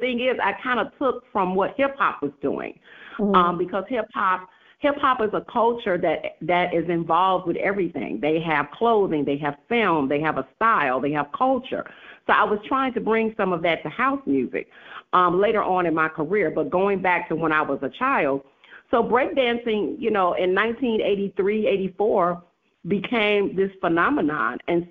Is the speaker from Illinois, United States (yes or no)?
yes; Chicago, Illinois, United States; growing up in Chicago is not easy. It's very rough. I grew up on the south side of Chicago. I was born on the north side. I grew up on the south side.